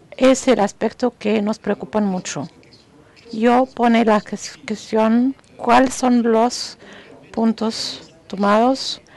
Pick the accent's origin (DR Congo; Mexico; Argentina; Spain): DR Congo; Kinshasa; Yo soy de Kinshasa, de Leales, miembro del ICANN.